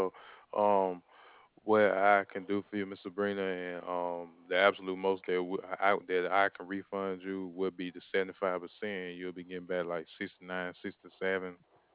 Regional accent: Alabama, United States; I'm from Alabama. That's where I'm at.

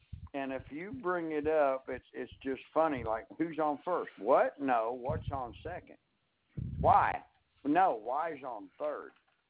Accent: Florida, United States; now in Texas, United States; I'm originally from Florida. And when my grandparents were still alive, I drove from here in Texas to Florida.

